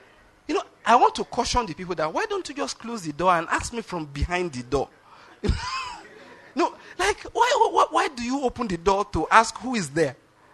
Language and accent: English; Lagos, Nigeria; I came from Lagos. You know, in that kind of place in Lagos, I never liked it. The moment I got to Enugu, in fact, it gelled.